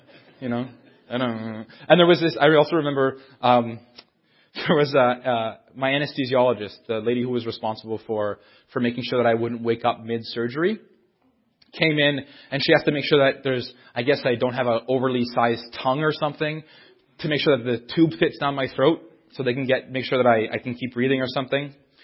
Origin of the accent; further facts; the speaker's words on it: Timmins, Ontario, Canada; I was from Timmins. I'd been going to Hamilton every 2 weeks.